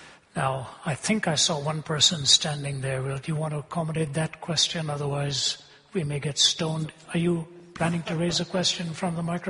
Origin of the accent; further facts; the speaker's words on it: North India, India; I was born in India, raised in India. Even though I was raised in the north, I was born in the south.